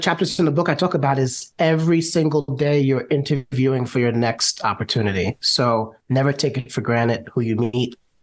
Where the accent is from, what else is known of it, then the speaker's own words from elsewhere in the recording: New York, United States; So I'm born and raised in New York.